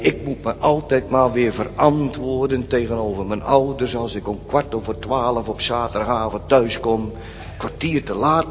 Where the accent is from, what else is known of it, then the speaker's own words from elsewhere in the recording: Urk, Flevoland, Netherlands; ik ben natuurlijk in mijn jeugd op Urk opgegroeid. En iedereen ging naar de kerk, iedereen in Urk.